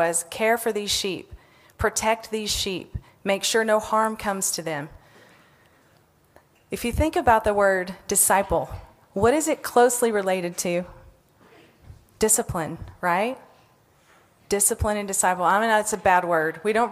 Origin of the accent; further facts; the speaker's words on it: Brownfield, Texas, United States; I grew up in Brownfield, Texas, a little farming community, never thought I would ever leave Brownfield, much less travel around the world.